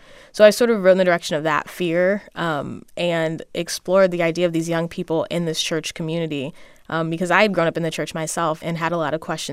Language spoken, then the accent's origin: English; California, United States; You know, I grew up in a lot of culturally diverse spaces and definitely not majority black spaces